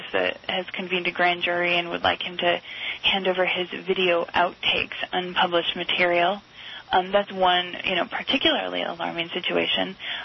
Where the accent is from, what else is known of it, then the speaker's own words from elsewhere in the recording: San Francisco, California, United States; I mean, I'm from the Bay Area and San Francisco, and people here all know about the case of Josh Wolf.